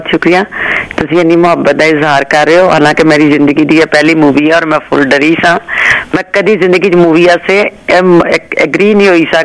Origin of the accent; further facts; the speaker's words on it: Lahore, Punjab, Pakistan; ਮੈਂ ਲਾਹੌਰ ਤੋਂ ਜੀ, ਲਾਹੌਰ ਤੇ